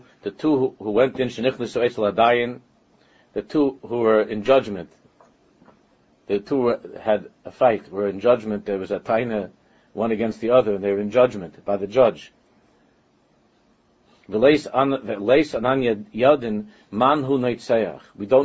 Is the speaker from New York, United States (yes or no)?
yes; New York, United States; all the years growing up was part of growing up in New York, and it was hot.